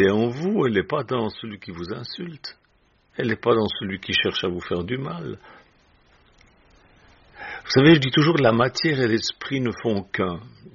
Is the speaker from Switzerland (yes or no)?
yes; Switzerland; quand j'étais petit, vous savez, en Suisse, on a une croyance